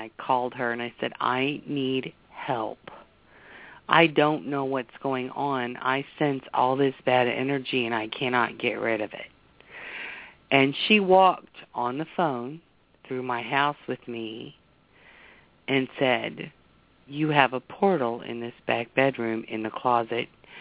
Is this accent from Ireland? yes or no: yes; Ireland; I'm Irish, and I see dead people